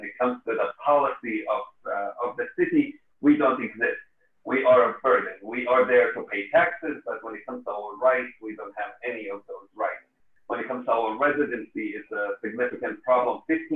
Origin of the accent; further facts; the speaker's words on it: Al-Eizariya, West Bank, Palestine; English is a second language; From East Jerusalem, from Wadi Shoz, although I grew up in Bethany El Izariyeh, which is just a couple of miles from the old city